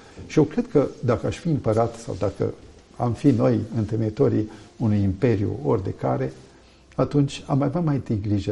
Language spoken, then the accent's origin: Romanian; Romania; Eu sunt român pentru că am stat între români.